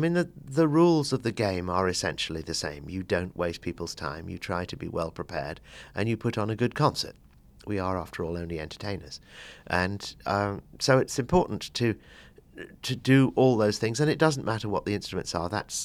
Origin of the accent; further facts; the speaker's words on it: East Midlands, United Kingdom; I grew up partly in Nottinghamshire, which is in the middle of the country. It's Robin Hood country.